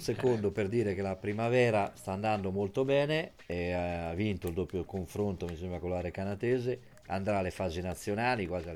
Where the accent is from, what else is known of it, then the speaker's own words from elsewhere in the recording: Ancona, Marche, Italy; ma io sono d'Ancona e una mano la do, quello sì.